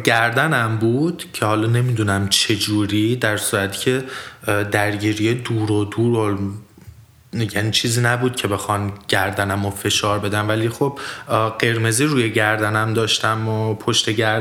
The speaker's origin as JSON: {"language": "Persian", "country": "Iran", "said": "منم جوابشو دادم که من ایرانی هستم."}